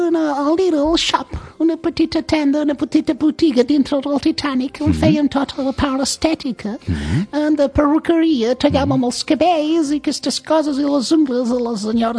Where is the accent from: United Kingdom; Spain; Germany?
United Kingdom; Southampton, South East England; Catalan is a second language; perquè jo soc de Southampton